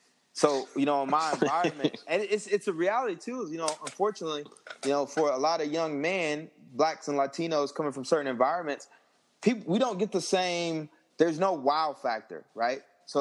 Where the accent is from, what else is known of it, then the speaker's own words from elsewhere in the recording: Texas, United States; because I grew up there. It was in my backyard. And I just, it would feel like coming home, because I grew up around Aggie culture.